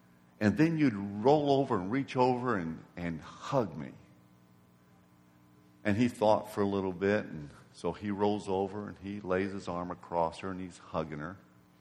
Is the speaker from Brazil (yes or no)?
yes; Brazil; I was brought up in Brazil